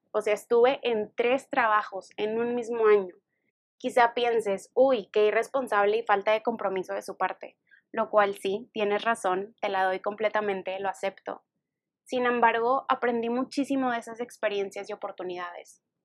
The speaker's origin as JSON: {"language": "Spanish", "country": "Mexico", "said": "soy mexicana"}